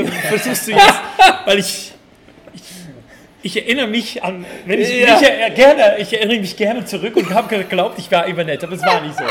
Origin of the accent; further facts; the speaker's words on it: Netherlands; Ich bin Holländer